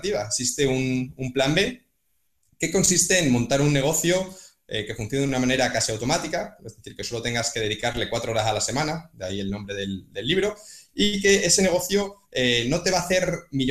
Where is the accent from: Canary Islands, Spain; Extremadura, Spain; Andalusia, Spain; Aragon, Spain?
Extremadura, Spain; Cáceres; tengo 29 años y soy de Cáceres. Y estudié ingeniería informática aquí, en la Universidad de Extremadura, viviendo en casa de mis padres